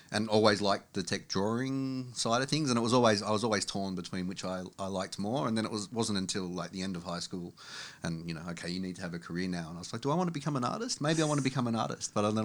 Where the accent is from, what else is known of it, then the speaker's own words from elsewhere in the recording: Lidcombe, New South Wales, Australia; But yeah, originally from Lidcombe until I was 14. Then I've got, you know, two sisters and mum and dad. They all moved up to the Central Coast. So at 14 years old, I didn't have any choice. So I went to the Central Coast as well